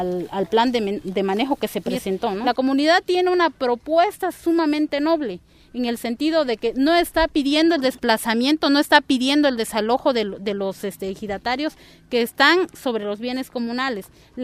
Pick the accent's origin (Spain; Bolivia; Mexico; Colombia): Mexico; en el estado de Oaxaca convivimos 16 etnias y lo hacemos muy bien. Si algo nos caracteriza como mexicanos, pues es precisamente la diversidad cultural y biológica